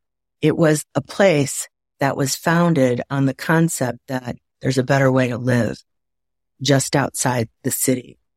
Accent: Waukegan, Illinois, United States; And I don't know, because I'm from Waukegan, Illinois.

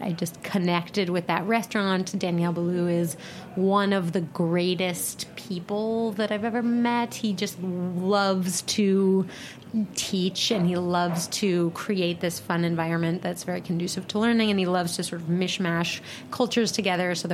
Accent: Colorado, United States; I grew up in Colorado.

